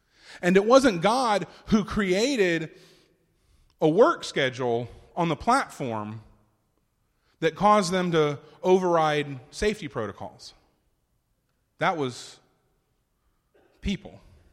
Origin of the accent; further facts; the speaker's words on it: Florida, United States; I grew up on the Gulf of Mexico. I grew up in the Florida Panhandle. I literally grew up on the water.